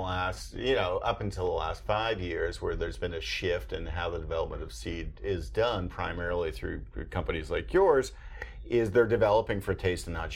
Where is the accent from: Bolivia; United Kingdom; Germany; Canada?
Canada; now in United States; I'm a Canadian kid who now lives in the American South